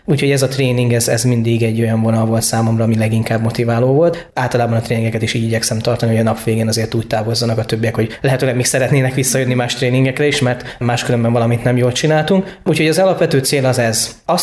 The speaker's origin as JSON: {"language": "Hungarian", "town": "Mezőberény", "region": "Békés", "country": "Hungary", "said": "én Békéscsaba mellől származom, Mezőberényből."}